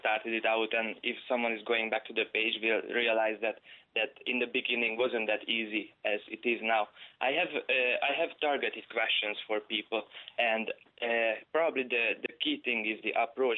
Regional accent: Hungary; English is a second language; obviously, I'm not from Ireland. I'm from Hungary. So my language is not as good as hers.

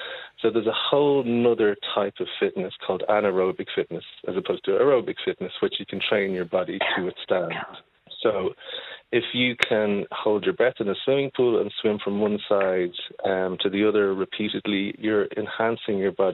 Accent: Ireland; So what I meant by that is, like, as Irish people, we have a lot of very well-known freedivers in the freediving community internationally.

